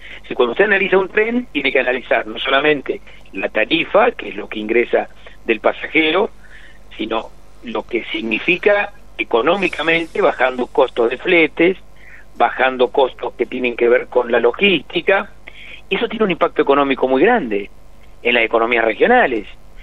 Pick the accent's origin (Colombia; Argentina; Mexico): Argentina; Rosario, Santa Fe; yo tengo 58 años. Y usted sabe, y siempre he vivido en el interior del país. Soy de Rosario.